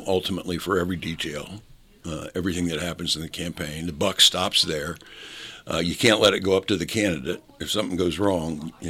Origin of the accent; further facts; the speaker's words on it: Fredericktown, Ohio, United States; Strangely enough, I was born actually on Bell Fountain Avenue in Oakland Heights. And when my dad died, we moved to small town Fredericktown, Ohio